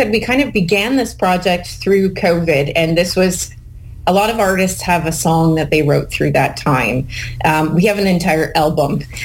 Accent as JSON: {"language": "English", "country": "Canada", "said": "being Canadian, we grew up in Canadian folk music."}